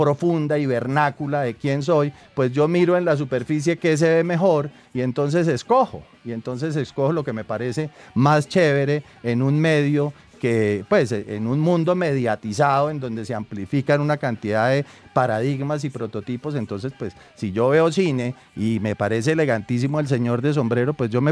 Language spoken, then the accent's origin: Spanish; Colombia; eso de ser colombianos, que con los defectos y los vacíos, eso es parte de ser el colombiano de hoy.